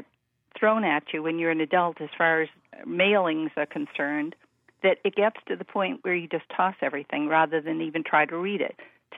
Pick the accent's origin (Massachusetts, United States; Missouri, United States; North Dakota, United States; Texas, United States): Massachusetts, United States; Brookline; also born or lived in Acton / Cape Cod; wherever I grew up in Brookline, we lived in Acton, we lived on Cape Cod.